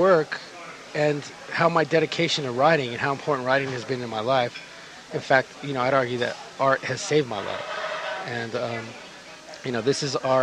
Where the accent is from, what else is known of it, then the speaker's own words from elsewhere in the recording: Santa Fe, New Mexico, United States; Yeah, I was born and bred in Santa Fe